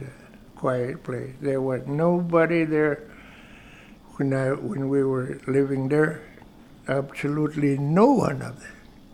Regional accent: Northeast Cape, Alaska, United States; I was born in St. Lawrence Island, Northeast Cape, Sivak, 1936.

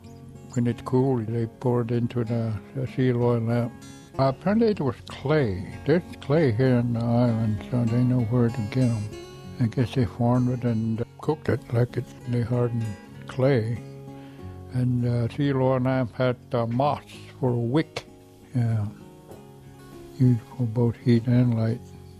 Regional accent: Gambell, Alaska, United States; And I'm from Gamble. I was born May 8, 1942, here in Gamble, right at home, I guess. No electricity, no vehicles, no outside lights like right now.

